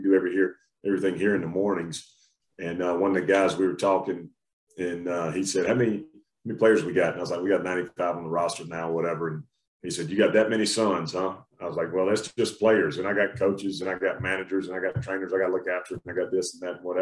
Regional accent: Augusta, Georgia, United States; I love Atlanta. I mean, I grew up right outside of Augusta, so I've been running up 75 and 20 my whole life.

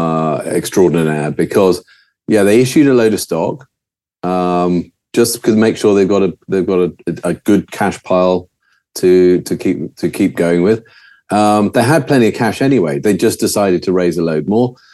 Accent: England, United Kingdom; So when you go along and you say, oh, we're from England, because everyone always asks where you're from, they're very happy to talk to you.

